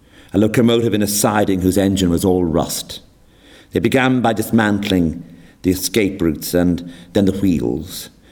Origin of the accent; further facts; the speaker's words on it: Enniscorthy, County Wexford, Ireland; certainly when I came up from Enniscorthy to UCD